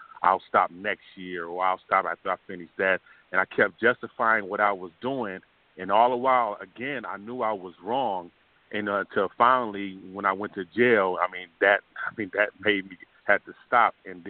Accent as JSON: {"language": "English", "town": "Buffalo", "region": "New York", "country": "United States", "tie": "born or raised there", "said": "But I hung around my old friends that I grew up in Buffalo"}